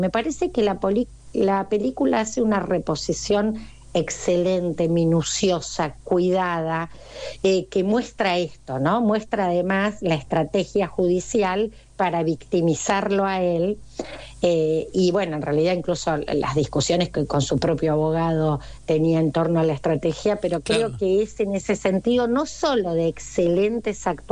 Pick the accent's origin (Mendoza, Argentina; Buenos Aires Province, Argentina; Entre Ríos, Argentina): Buenos Aires Province, Argentina; La Plata; yo soy platense además, ¿no?